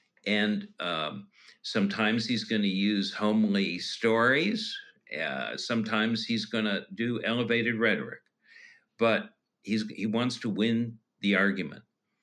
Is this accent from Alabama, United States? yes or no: no; Chicago, Illinois, United States; also born or lived in Boston / New Orleans; in other cities, Boston, New Orleans, Pennsylvania, all places, Chicago. I grew up in Chicago.